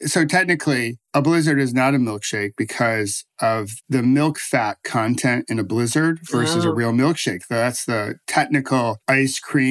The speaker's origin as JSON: {"language": "English", "region": "East Coast", "country": "United States", "tie": "born or raised there", "said": "So where I grew up in the East Coast, I knew nothing of Tillamook."}